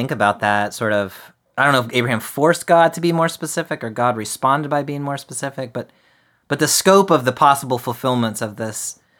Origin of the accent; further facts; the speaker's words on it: South Carolina, United States; Like, I'm from South Carolina, and so the only way I really use reckon is when somebody says, do you want to do this?